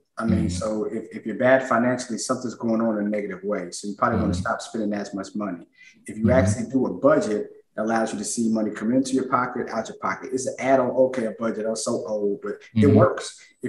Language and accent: English; Cincinnati, Ohio, United States; now in Jacksonville, United States; No, I'm born and raised in Cincinnati.